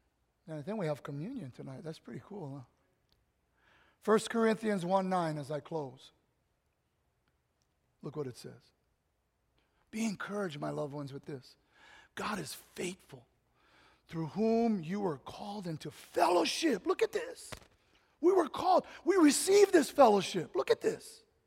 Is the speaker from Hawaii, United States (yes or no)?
yes; Kalihi, Hawaii, United States; I'm a Kalihi boy, okay? I grew up in Kalihi.